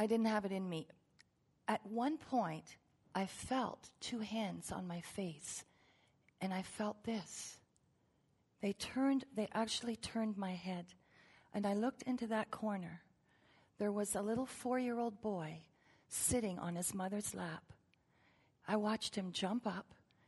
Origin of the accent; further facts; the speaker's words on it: Toronto, Ontario, Canada; born there; also born or lived in Germany; I was born in Toronto to a woman who tried to abort me